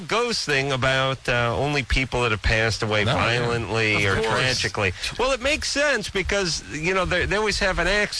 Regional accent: Hollywood, California, United States; I come from Hollywood.

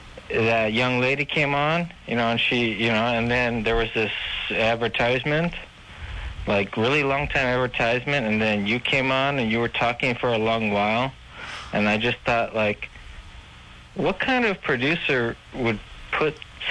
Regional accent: California, United States; I'm from California.

